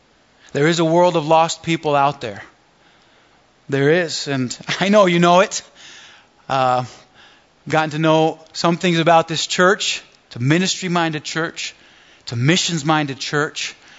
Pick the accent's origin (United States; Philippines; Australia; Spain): Spain; I was born and raised in Spain, and my parents are missionaries there to this day, going on 40 years. I was born and raised in the church.